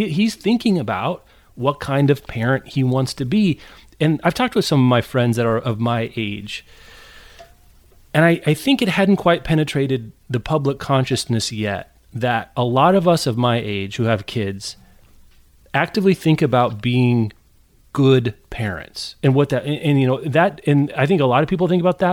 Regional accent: Midwest, United States; Rebecca, we're from the Midwest. What do you think?

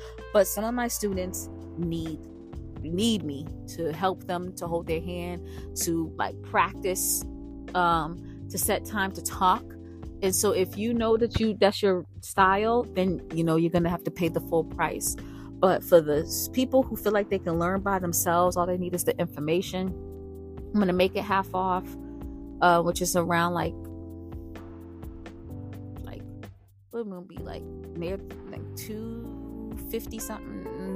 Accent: Boston, Massachusetts, United States; I'm from Boston. That's our cousins. Boston, New York with cousins.

